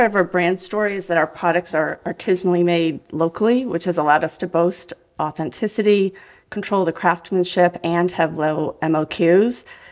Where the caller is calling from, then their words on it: Scituate, Massachusetts, United States; I am calling in from Scituate, Massachusetts.